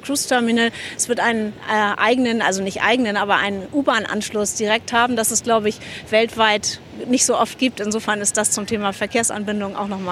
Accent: Hamburg, Germany; die wir als Hamburger ja gut kennen.

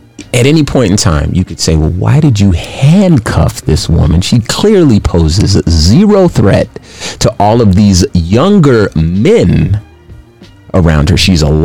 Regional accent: Compton, California, United States; So I'm from Compton, okay?

